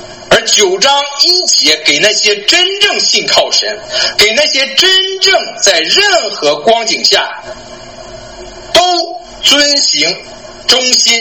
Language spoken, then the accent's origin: Chinese; China; 但是我们中国人都常有一句话说